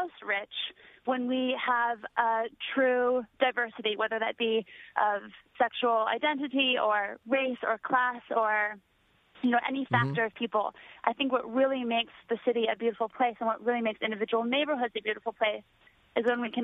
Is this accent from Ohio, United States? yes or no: no; Portland, Oregon, United States; also born or lived in San Francisco; now in Brooklyn, United States; Like, I'm from Portland, Oregon. I've lived in Brooklyn since the 90s. You know, I lived in San Francisco.